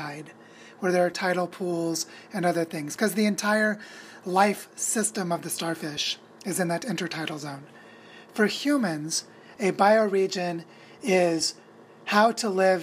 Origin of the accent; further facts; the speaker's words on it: Missouri, United States; moved away as an adult; now in Colombia; So how we came from Missouri to the northern Andes of Colombia is we were looking for a community where our daughter could grow up